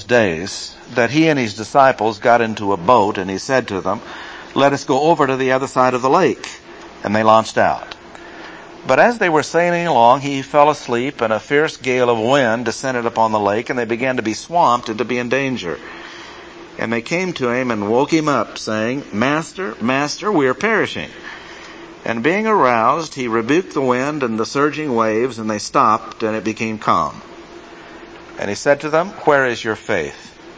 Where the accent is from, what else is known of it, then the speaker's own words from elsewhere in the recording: Midwest, United States; Since we're all from the Midwest, you know what it's like to see the cumulus clouds in the afternoon